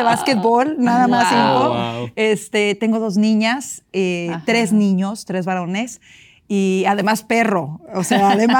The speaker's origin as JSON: {"language": "Spanish", "region": "Chihuahua", "country": "Mexico", "said": "Bueno, sí, de Chihuahua, al norte de México, y vivo ya hace casi 20 años en los Estados Unidos."}